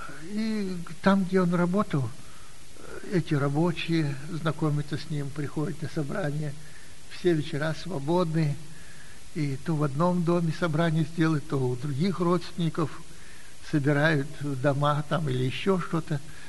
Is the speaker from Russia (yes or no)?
no; Moldova; Ну, мы тоже принимали, из Молдавии принимали участие.